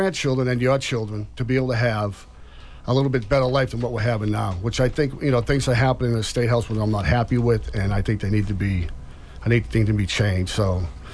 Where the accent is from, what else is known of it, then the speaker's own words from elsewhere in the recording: Halifax, Massachusetts, United States; also born or lived in Kingston; I have been living in a district all my life, and I have grew up in Kingston. I grew up in Halifax